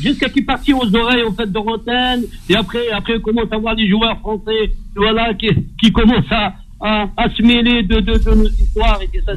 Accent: Annaba, Annaba Province, Algeria; now in Colombes, France; je suis de Annaba, je suis d'origine algérienne, je suis de Annaba.

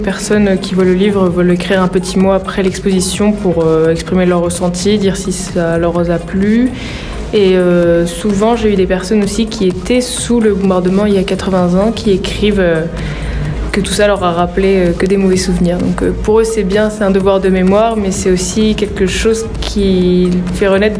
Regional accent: Vire, Normandy, France; born there; parce que je suis née à Vire aussi, donc c'est marrant de travailler un été dans ce lieu.

